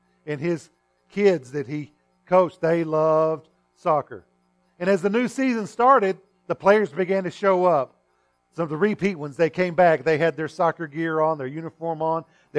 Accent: Texas, United States; especially in the where I grew up in the West Texas sun, where the sweat evaporated as fast as it came out.

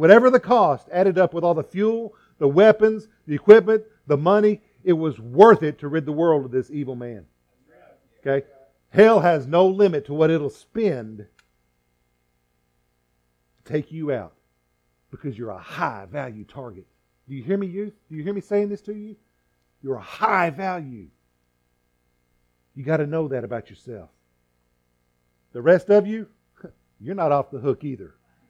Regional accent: Texas, United States; You know, from where I grew up in West Texas, if a snake rattles, it's bad.

